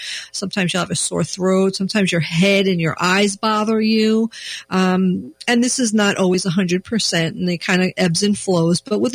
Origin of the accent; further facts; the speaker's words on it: New York, United States; accent: New York; now in Minnesota, United States; my family from New York tells me I've lost my New York accent.